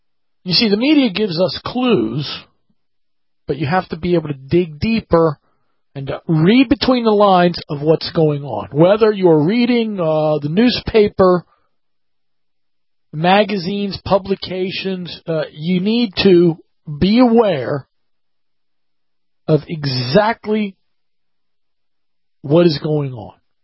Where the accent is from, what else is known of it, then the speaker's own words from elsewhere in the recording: Washington, District of Columbia, United States; it pains me to say this because this is my hometown newspaper, Washington Post